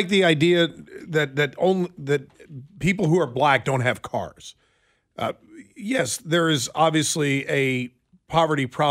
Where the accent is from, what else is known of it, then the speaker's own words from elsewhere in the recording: Leavenworth, Kansas, United States; I understand, Ron, that you're calling from Leavenworth. I'm from Leavenworth.